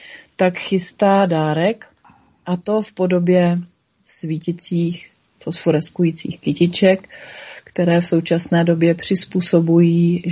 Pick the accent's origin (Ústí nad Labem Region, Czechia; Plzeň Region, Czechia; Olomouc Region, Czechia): Ústí nad Labem Region, Czechia; Třebenice; já jsem patriot, já pocházím z Třebenic